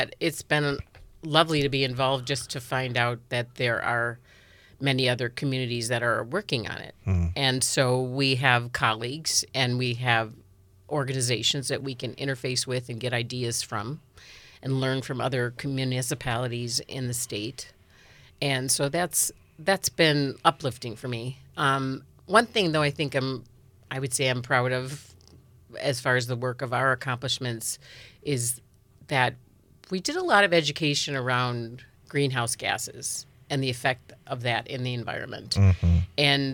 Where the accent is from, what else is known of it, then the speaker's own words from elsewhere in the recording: Wisconsin, United States; I grew up right here in Marathon County and out in the country. I was a country gal who just would rather play outside than do anything inside the house.